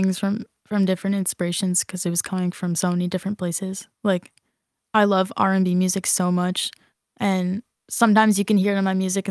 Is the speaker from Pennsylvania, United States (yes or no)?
no; Atlanta, Georgia, United States; also born or lived in Seattle, Washington / Carlisle, Massachusetts; I was born in Atlanta, then I moved to Seattle for 3 years, and then I moved to Carlisle, Massachusetts, and then I moved back to Atlanta.